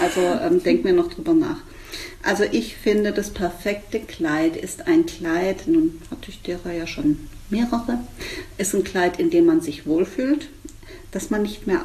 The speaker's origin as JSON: {"language": "German", "country": "Spain", "said": "als Spanierin darf man also gepflegte Mantilla tragen. Das ist bei uns jetzt weniger verbreitet im Alltag, also bleibt nur die Hochzeit."}